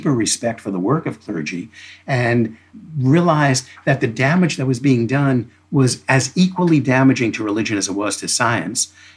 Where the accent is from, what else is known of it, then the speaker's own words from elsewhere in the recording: United States; I mean, I grew up in America, but I wasn't a deeply religious person.